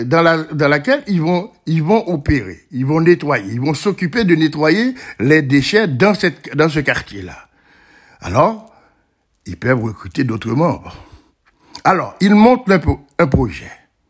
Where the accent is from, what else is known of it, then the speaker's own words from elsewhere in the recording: Port-au-Prince, Ouest, Haiti; Parce que j'ai grandi également à Port-au-Prince, ça reste toujours dans ma tête.